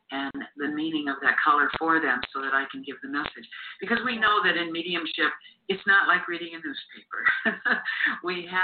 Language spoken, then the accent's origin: English; New York, United States; born there; I was born in Chautauqua County, and my family would talk about Lilydale